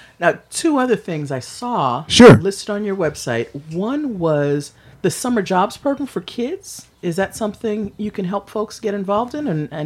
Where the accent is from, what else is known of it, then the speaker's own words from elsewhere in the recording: New York City, New York, United States; Because you're saying, because at least when I was young in New York, I grew up in New York City, it was the city that was doing it.